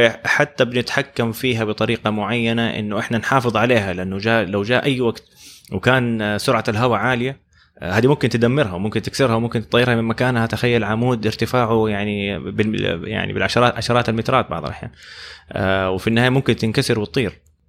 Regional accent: Saudi Arabia; إحنا عندنا في السعودية دحين في معظم مناطق السعودية طبعا التردد 60 هيرتز

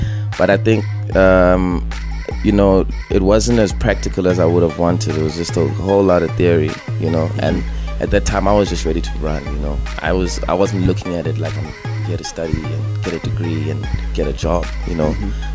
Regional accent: Queenstown, Eastern Cape, South Africa; now in Johannesburg, South Africa; I'm from Queenstown.

